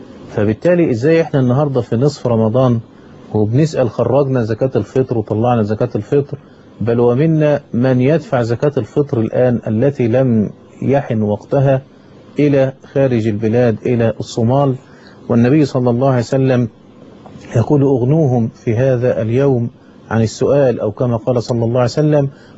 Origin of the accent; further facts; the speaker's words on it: Egypt; وبخاصة أن عندنا في مصر من يشكون العوز والحاجة والفقر